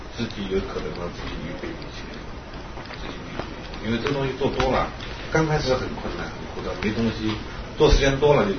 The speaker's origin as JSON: {"language": "Chinese", "country": "China", "said": "那我们这些从大陆来的"}